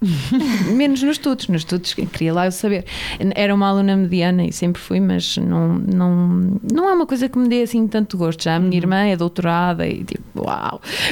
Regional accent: Aveiro, Portugal; moved away as an adult; Eu sou de Aveiro, Lisboa. exatamente. E então vim para cá em 2012

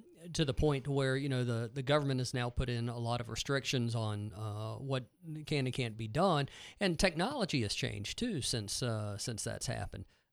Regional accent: Fayetteville, North Carolina, United States; You know, I hail from Fayetteville in Cumberland County, and we were devastated by Hurricane Matthew

